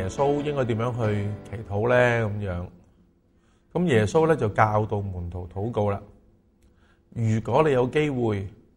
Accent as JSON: {"language": "Cantonese", "country": "Hong Kong", "said": "咁呢我哋香港人去到嘅时候呢，一定会揾咩呢，就一定会揾中国嘅文字啦"}